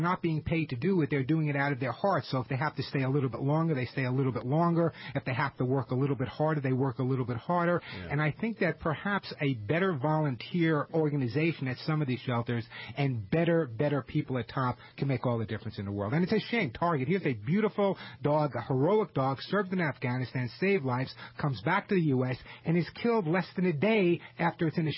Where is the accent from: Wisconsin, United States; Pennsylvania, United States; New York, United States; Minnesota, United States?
New York, United States; Long Island; On Long Island, where I'm originally from, although you'd never know by my